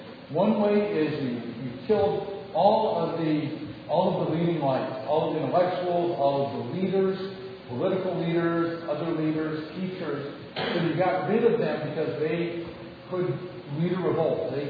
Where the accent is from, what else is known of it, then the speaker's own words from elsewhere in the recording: Scotland, United Kingdom; And I'm Scottish, and so in my country, it's